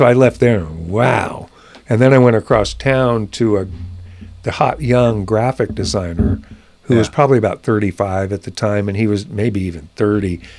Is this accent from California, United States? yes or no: yes; Sacramento, California, United States; But then I went and visited two of the most successful graphic artists in my hometown.